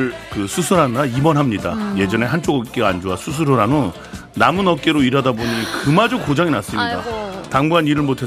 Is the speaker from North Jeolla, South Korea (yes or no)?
yes; Gunsan, North Jeolla, South Korea; 제 고향 군산도 맛집이 참 많죠.